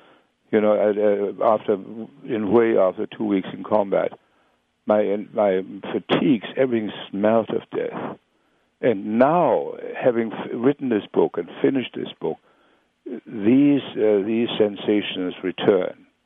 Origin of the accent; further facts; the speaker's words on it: Germany; I mean, I come from Germany, and the best of the German women that I know have this soft quality as well